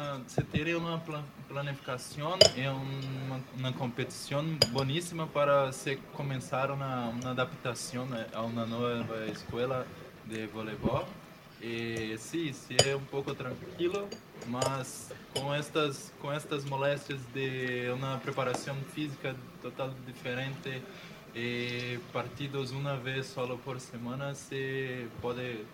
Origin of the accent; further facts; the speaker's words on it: Três Corações, Minas Gerais, Brazil; Spanish is a second language; now in Spain; Yo soy de Tres Corazones.